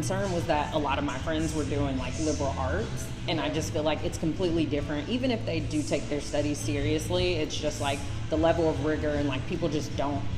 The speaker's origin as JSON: {"language": "English", "town": "Chicago", "region": "Illinois", "country": "United States", "said": "So I'm from Chicago. I, you know, moved to Atlanta for school and then stayed there for a couple years working for a healthcare consulting firm."}